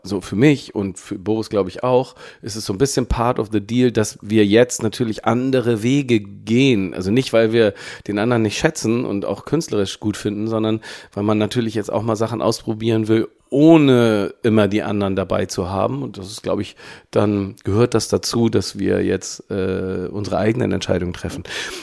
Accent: Pinneberg, Schleswig-Holstein, Germany; wo ich geboren bin, nämlich tatsächlich im Kreiskrankenhaus in Pinneberg. Und ich habe meine Kindheit auch in Pinneberg verbracht

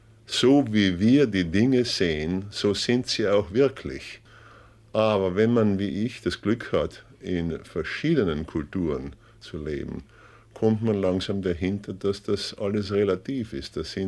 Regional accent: Austria; Ich bin also ein typischer Österreicher. Mein Vater kam aus Böhmen, meine Mutter war Italienerin. Auf diese Weise bin ich ein richtiger Österreicher.

